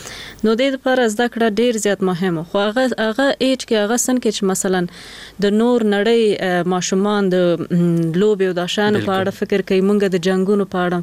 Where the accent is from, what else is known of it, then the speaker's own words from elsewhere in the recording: Jalalabad, Nangarhar, Afghanistan; مونږ خو د جلال آباد یو کلی نه یو، لری کلی نه یو، بله او لری ولسوالۍ خیوي ولسوالۍ نه